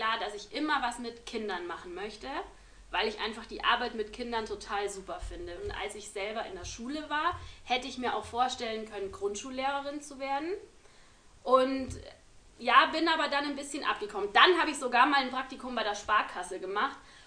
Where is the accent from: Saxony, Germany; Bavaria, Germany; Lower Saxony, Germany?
Bavaria, Germany; Munich; musste dann als Münchner Besucherin was erzählen.